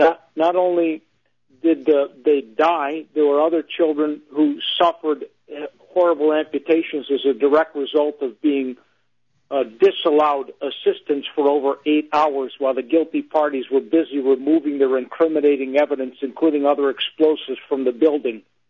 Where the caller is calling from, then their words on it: Connecticut, United States; and I'm calling from Connecticut, where stability, where stable is defined as being nice and quiet.